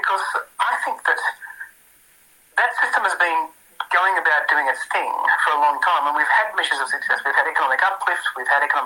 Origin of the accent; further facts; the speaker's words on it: Newcastle, New South Wales, Australia; now in Sydney, Australia; I grew up in Warramai country, grew up in Newcastle way. But since those days, I've travelled a long way away, an extra hour and a half down the road to Gadigal way.